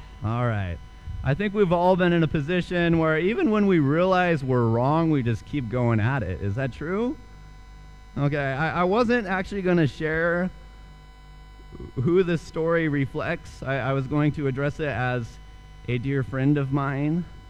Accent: Idaho, United States; I'm from Idaho. It's a beautiful state, lovely place to live, lovely place to visit.

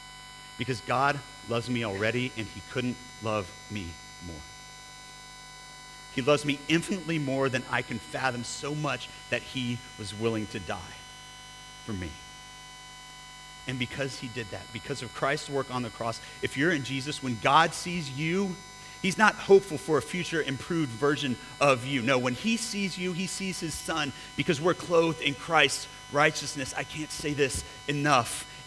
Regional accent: Texas, United States; I grew up in Texas.

